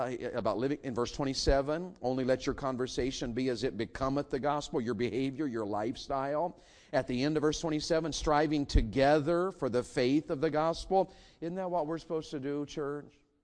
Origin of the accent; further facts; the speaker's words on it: Tennessee, United States; I'm young, and I'm from Tennessee, and I come from a long list of fighting people.